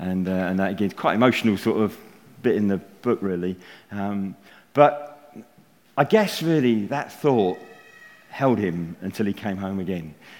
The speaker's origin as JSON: {"language": "English", "town": "Folkestone", "region": "South East England", "country": "United Kingdom", "tie": "born or raised there", "said": "Because we come from Folkestone originally, Wendy and I. I know you all think I'm from London because of my accent. But actually, we grew up in Folkestone."}